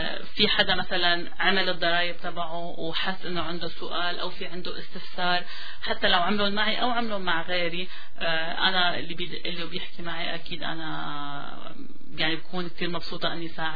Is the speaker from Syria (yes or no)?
yes; Syria; أنا أول شيء أنا سورية وبفتخر يعني بهذا الشيء